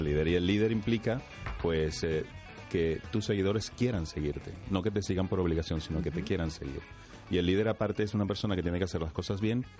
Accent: Cádiz, Andalusia, Spain; Yo soy, aunque no parezca, yo soy gaditano, soy de Cádiz. Y tengo el flamenco en la vena

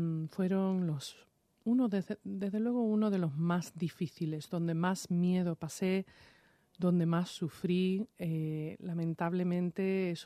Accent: Seville, Andalusia, Spain; accent: Sevillian; also born or lived in New York, United States; now in Madrid, Spain; después mis padres se separaron y me fui a vivir a Sevilla, por eso tengo acento sevillano.

